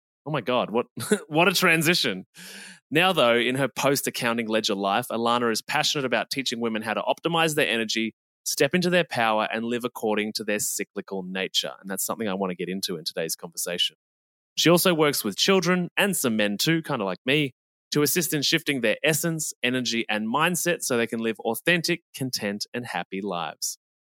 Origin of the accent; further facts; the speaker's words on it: Victoria, Australia; now in Melbourne, Australia; She's based here in Melbourne and actually originates approximately from my hometown, somewhere in the heart of Gippsland.